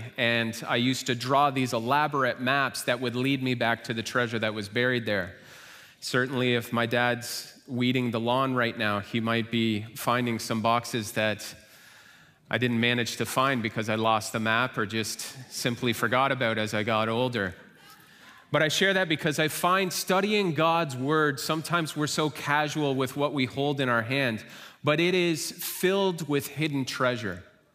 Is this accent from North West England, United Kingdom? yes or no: no; Tottenham, London, United Kingdom; When I was a child growing up in Tottenham, my home backed on a conservation area, so I had farm fields to look out upon.